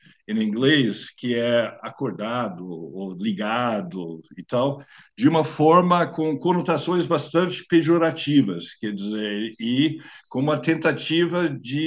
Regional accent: California, United States; Portuguese is a second language; now in Brazil; fui criado na Califórnia, vim para cá, comecei a me interessar pelo Brasil e os caminhos, aí eu voltei para cá num outro intercâmbio universitário nos anos 80.

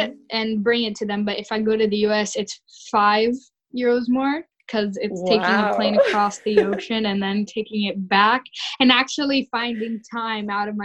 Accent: Rome, Lazio, Italy; I am 12 years old. I'm from Rome, Italy, and I'm bilingual.

